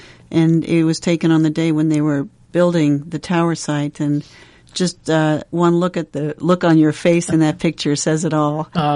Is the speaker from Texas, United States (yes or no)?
no; Ames, Iowa, United States; because Ames was my hometown